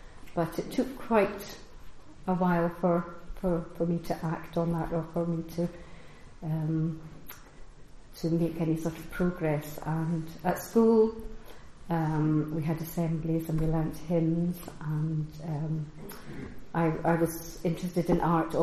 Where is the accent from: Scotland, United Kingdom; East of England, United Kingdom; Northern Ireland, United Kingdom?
Scotland, United Kingdom; born there; now in Oban, United Kingdom; But I was born in Creedinish, second youngest of five children, and we lived in a croft house where boat was the only access